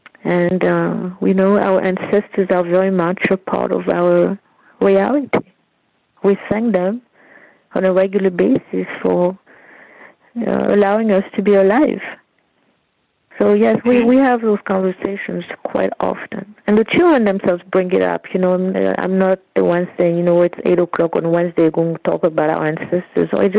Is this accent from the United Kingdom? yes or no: no; Guadeloupe; I'm from Guadeloupe.